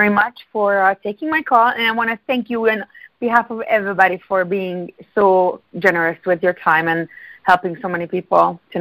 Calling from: Ontario, Canada; Canada, yes. Yes, no, Canada.

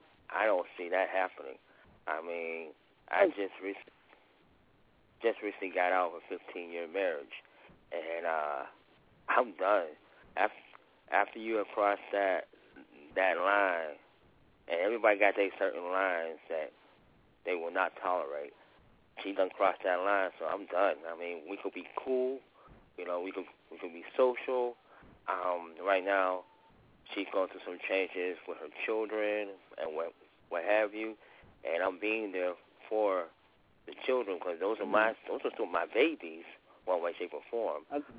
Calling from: Pittsburgh, Pennsylvania, United States; This is that fella … I'm calling from Hazelwood Section of Pittsburgh.

